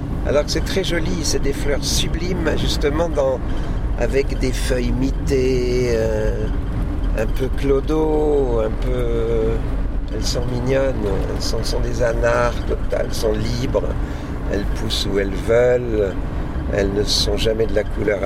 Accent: Vassieux-en-Vercors, Auvergne-Rhône-Alpes, France; Le Vercors Sud, là, celui d'où on vient, de Vassieux, c'est vraiment un plateau. C'est comme les Causses, c'est comme ça, un plateau un peu aride.

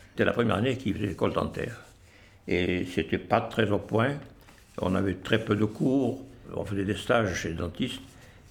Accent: Tlemcen, Tlemcen Province, Algeria; moved away as an adult; quelques kilomètres avant d'arriver à destination chez moi en Algérie, à Tlemcen.

